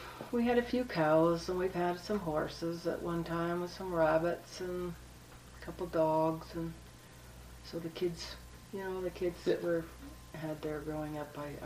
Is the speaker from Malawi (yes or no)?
no; Seattle, Washington, United States; That's right. I was born and raised in Seattle, and we met the day the World's Fair opened in 62, April 21st, 62.